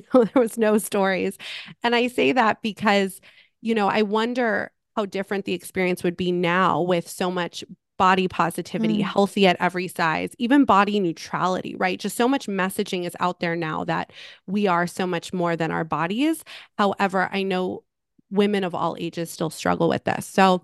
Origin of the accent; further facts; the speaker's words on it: Malibu, California, United States; I grew up in Los Angeles, California. I grew up in a beach community in Malibu, and things were great.